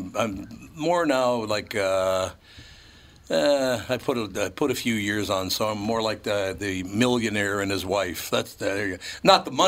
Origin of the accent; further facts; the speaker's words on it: Minneapolis, Minnesota, United States; I grew up in Minneapolis.